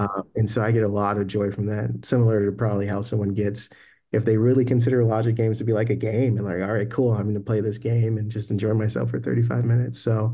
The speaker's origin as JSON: {"language": "English", "town": "Chicago", "region": "Illinois", "country": "United States", "tie": "born or raised there", "said": "no, Chicago's home. I'm from Chicago. I'm"}